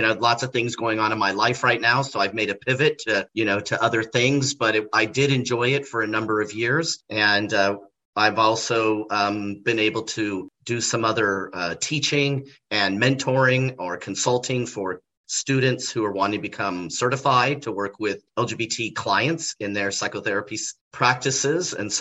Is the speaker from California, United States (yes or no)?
yes; California, United States; also born or lived in Colorado / Utah / Arizona; I was born and raised in California in Los Angeles County. I spent most of my life in the Southwest. So I spent most of my time in California, Colorado, Utah, and Arizona.